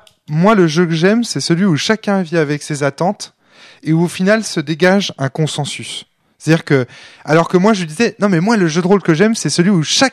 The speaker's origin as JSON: {"language": "French", "region": "Brittany", "country": "France", "said": "Non, mais nous, ça nous parle, bordel. On est des Bretons, merde."}